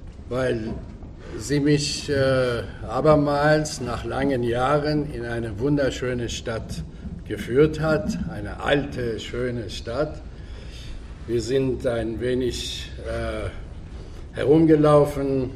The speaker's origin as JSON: {"language": "German", "country": "Iran", "said": "Nun aber zu meiner Heimat Iran."}